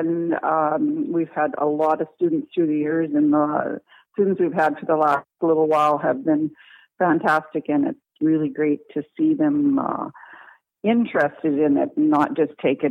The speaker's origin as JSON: {"language": "English", "town": "Avonlea", "region": "Saskatchewan", "country": "Canada", "tie": "born or raised there", "also_born_or_lived": "Regina", "said": "I've lived here most of my life now. I guess I was born in Regina, but Avonlea would be in our home."}